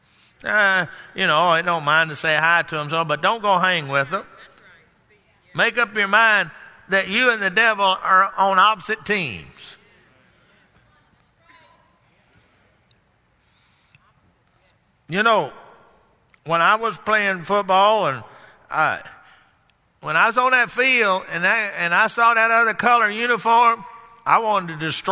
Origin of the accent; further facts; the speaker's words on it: Garland, Texas, United States; Of course, I grew up in Garland, Texas, which is now just a part of the Dallas area. It used to be about 16 miles out of Dallas